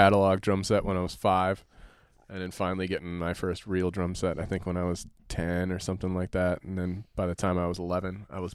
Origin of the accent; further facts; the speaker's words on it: Green Lake, Wisconsin, United States; Green Lake, Wisconsin.